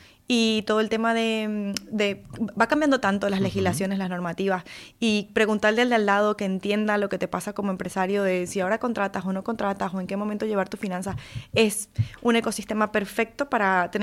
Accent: Venezuela; moved away as an adult; now in Spain; Vengo de Venezuela y allí tenía mis empresas de obra nueva, y al migrar a España hace 8 años

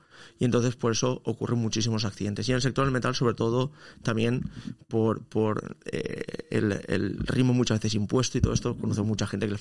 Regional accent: Alzira, Valencian Community, Spain; Somos de Alcira, los dos naturales de Alcira, sí.

